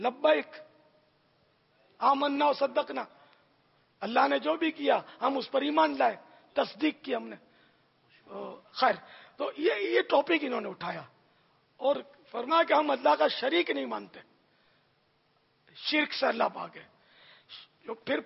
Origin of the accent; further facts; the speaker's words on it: Karachi, Sindh, Pakistan; born there; تو ہم کچھ دن ہمارے ماں باپ یا زمزم نگر جس کو ہم بولتے ہیں حیدرآباد میں رہے, پھر باب المدینہ میں تشریف لے آئے, اور میں باب المدینہ میں پیدا ہوا.